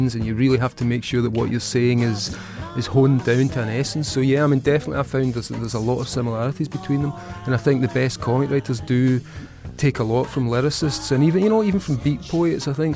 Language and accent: English; United Kingdom; growing up in Britain in the dark days of the 1970s